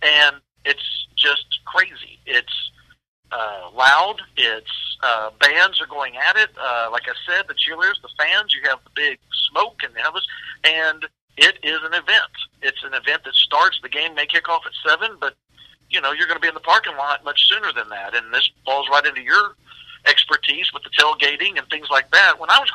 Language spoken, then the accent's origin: English; Lampasas, Texas, United States; I grew up in Lampasas, and I played, and we were not a good team when I played, but that place was packed.